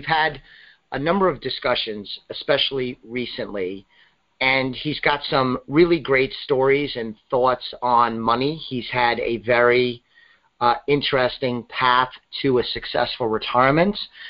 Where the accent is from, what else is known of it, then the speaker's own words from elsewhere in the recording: New York City, New York, United States; I'm a Yankee. I grew up in New York City, and I live in Connecticut.